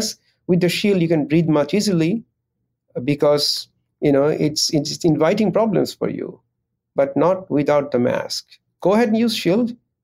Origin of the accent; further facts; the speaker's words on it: Bangladesh; I come from Bangladesh, and I was very, very worried that it's highly populated country where I have my elderly relatives and friends.